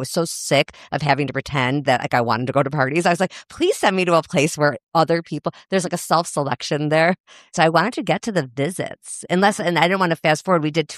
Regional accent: Chicago, Illinois, United States; I grew up in Chicago.

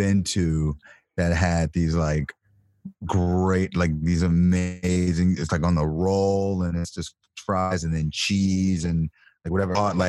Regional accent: Chicago, Illinois, United States; I'm not from there. I'm from Chicago, so you know.

